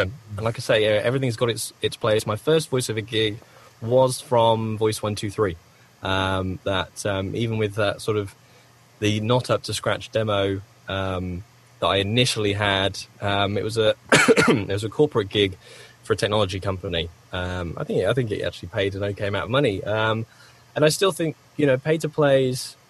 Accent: United Kingdom; accent: British; I think it's because the British accent, especially mine, which is very, very neutral as far as English goes, it gives you a neutral base plate.

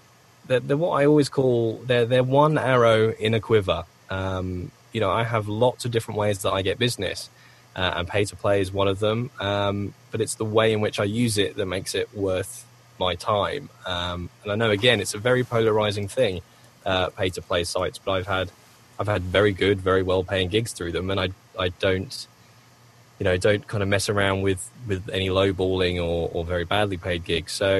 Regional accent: United Kingdom; accent: British; I think it's because the British accent, especially mine, which is very, very neutral as far as English goes, it gives you a neutral base plate.

